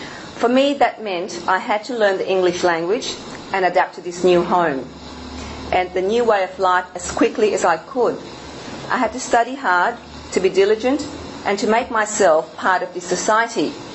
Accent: Australia; But for me, the operative word is being an Australian.

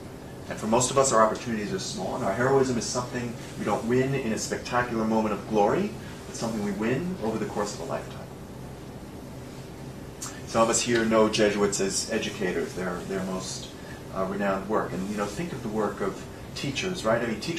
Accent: New York City, New York, United States; Okay, I'm from New York City.

